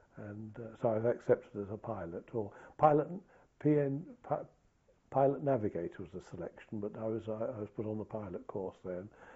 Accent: Derby, East Midlands, United Kingdom; born or raised there

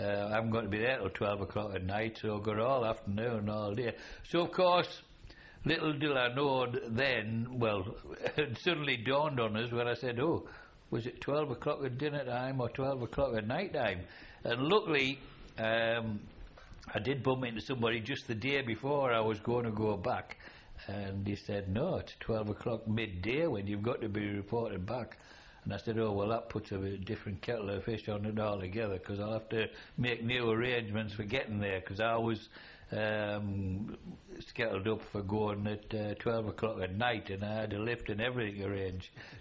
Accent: North East England, United Kingdom; we're all from the County Durham area, so we knew we were going to bump into each other somewhere or other anyway.

